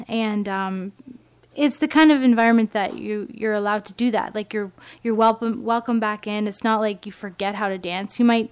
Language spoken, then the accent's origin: English; Goderich, Ontario, Canada; now in Waterloo, Canada; When I first moved to Waterloo, I'm from Goderich, and for the first year I had like no friends.